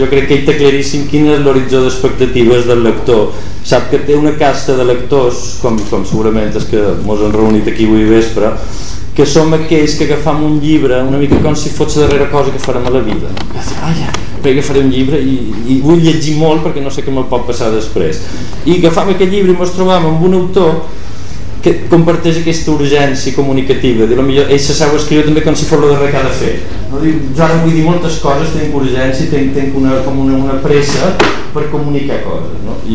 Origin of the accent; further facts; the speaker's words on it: Balearic Islands, Spain; aquell dia, com a bon mallorquins, vam fer una passejada